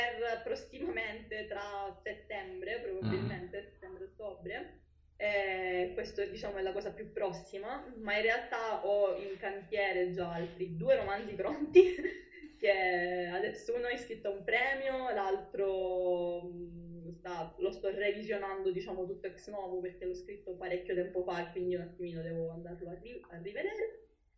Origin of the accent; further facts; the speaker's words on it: Sicily, Italy; perché io da siciliano non l'avevo fatto.